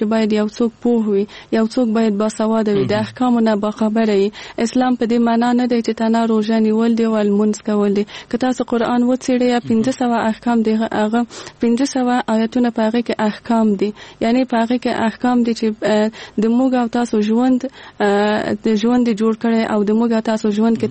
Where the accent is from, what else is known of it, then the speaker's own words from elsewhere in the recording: Kabul, Afghanistan; born there; زه په کابل کې زیږیدلې یم او دلته مې ژوند کړی.